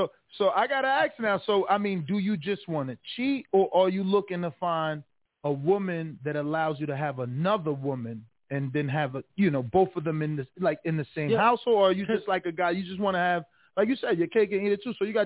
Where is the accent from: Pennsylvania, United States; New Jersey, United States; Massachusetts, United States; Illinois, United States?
New Jersey, United States; now in Florida, United States; Like, dog, I'm from Jersey, moved to Florida for one year. I got this opportunity. I'm moving to Vegas.